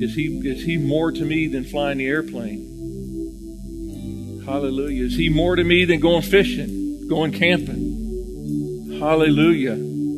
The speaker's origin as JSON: {"language": "English", "region": "Florida", "country": "United States", "tie": "born or raised there", "said": "I grew up in Florida, and we used to go out to the beach, and we would bask in the sun in the beach."}